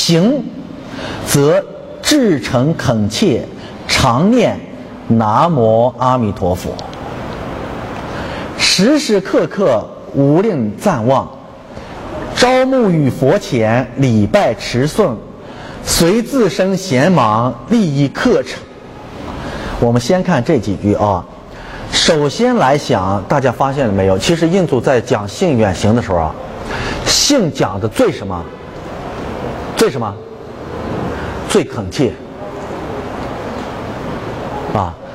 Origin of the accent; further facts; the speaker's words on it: Shaanxi, China; 因为他也是陕西人，我也是陕西人，